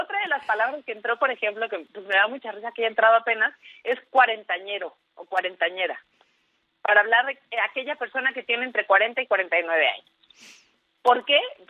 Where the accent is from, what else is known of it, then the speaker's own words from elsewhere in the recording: Mexico City, Mexico; born there; es la palabra mexiqueño o mexiqueña para hacer referencia a quienes nacimos en Ciudad de México.